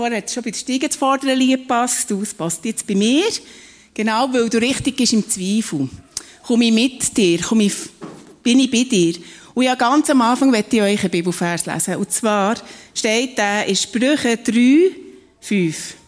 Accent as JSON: {"language": "German", "region": "Eastern Switzerland", "country": "Switzerland", "tie": "born or raised there", "said": "Und eigentlich aufgewachsen bin ich in Ostschweiz, das würde man nicht denken, aber es ist Tatsache."}